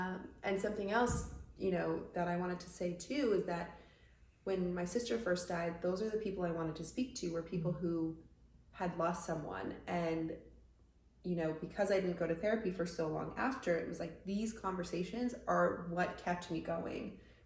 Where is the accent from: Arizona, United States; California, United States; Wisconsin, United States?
Arizona, United States; moved away as an adult; now in New York City, United States; Born and raised in Arizona. I went to school in Oregon and then had this dream to live in New York City.